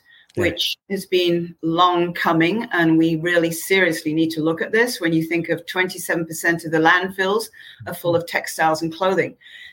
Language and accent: English; Manchester, North West England, United Kingdom; as I say, I was from Manchester, England.